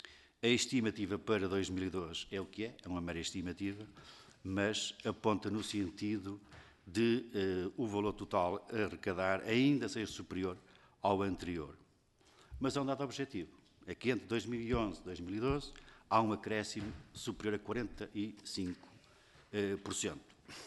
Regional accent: Couto Mineiro, Portugal; a ligação a Santa Maria da Feira, e eu sou de Couto Mineiro

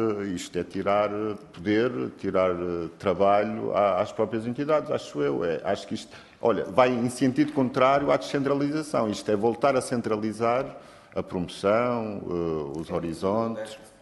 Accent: Madeira, Portugal; Eu sou da Madeira, ouço notícias, vejo e leio

